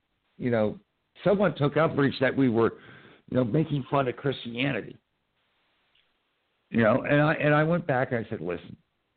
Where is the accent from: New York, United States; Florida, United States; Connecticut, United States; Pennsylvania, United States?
Pennsylvania, United States; Bradford; I went to a satellite university of the University of Pittsburgh in my hometown of Bradford.